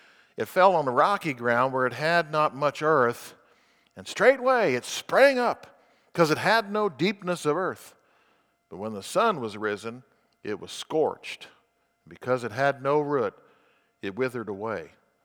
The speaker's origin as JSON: {"language": "English", "region": "Colorado", "country": "United States", "tie": "born or raised there", "said": "I picture where I grew up in Colorado."}